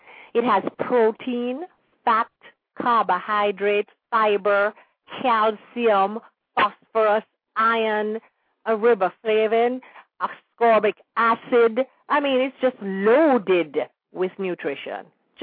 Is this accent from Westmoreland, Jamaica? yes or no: no; Kingston, Jamaica; moved away as an adult; like a lot of other Jamaicans, I grew up in Kingston and only went to perhaps two different parts of the country in my whole 23 years that I lived there.